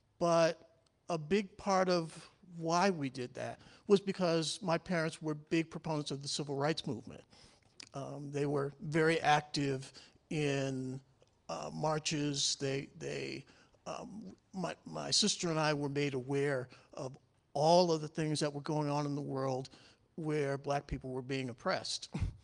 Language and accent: English; Cleveland, Ohio, United States; now in Portland, United States; I am originally from Cleveland, Ohio.